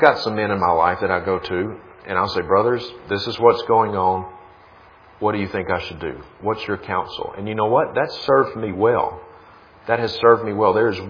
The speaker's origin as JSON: {"language": "English", "region": "Mississippi", "country": "United States", "tie": "born or raised there", "lives_now": "Montana, United States", "said": "I grew up in Mississippi, and one of my best friends is a guy named Chad Stewart. Chad and I grew up together. We've known each other ever since we were toddlers. But he's still in Mississippi. I'm in Montana."}